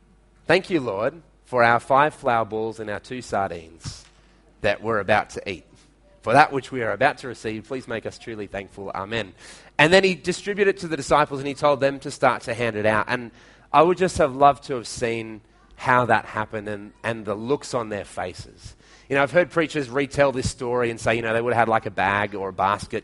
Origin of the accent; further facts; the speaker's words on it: Madang, Madang Province, Papua New Guinea; When we were growing up in Madang in PNG, you could get for 10 toya a flour balls from any kai bar.